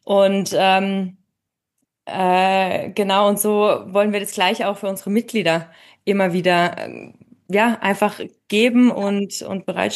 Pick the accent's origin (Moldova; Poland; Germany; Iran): Germany; Freiburg, Baden-Württemberg; now in Innsbruck, Austria; Genau, du hast die ganzen Sachen schon richtig gesagt. Ich komme aus Freiburg, lebe aber mittlerweile schon ewig in Innsbruck